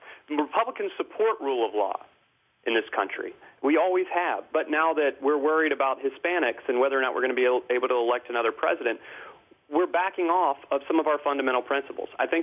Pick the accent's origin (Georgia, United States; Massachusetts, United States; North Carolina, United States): North Carolina, United States; Well, Laura, first of all, I'm from Eastern North Carolina. This is my home. This is where I grew up.